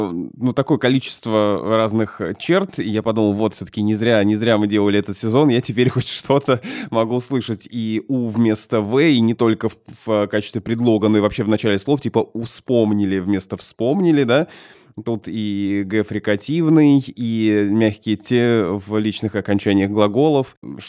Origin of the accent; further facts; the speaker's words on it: Berezniki, Perm Krai, Russia; Сам я родом из Пермского края, город Березники. Мой дедушка родился в Анциферове, переехал в Березники после армии